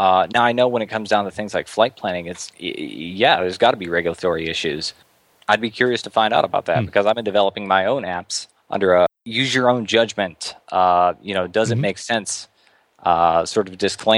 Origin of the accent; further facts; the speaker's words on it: Detroit, Michigan, United States; You know, I grew up in Detroit, Michigan, just under the approach for 22 left or 22 right or one of the runways